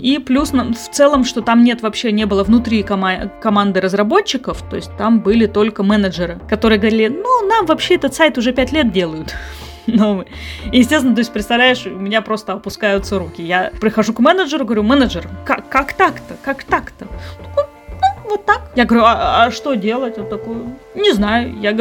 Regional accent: Irkutsk, Irkutsk Oblast, Russia; Чтобы вы понимали, я из Иркутска. В Иркутске не то чтобы очень классно с работой.

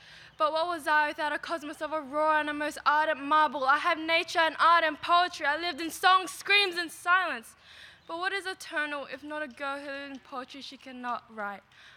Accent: Bonnyrigg, New South Wales, Australia; And we're from Bonnerig representing Australia.

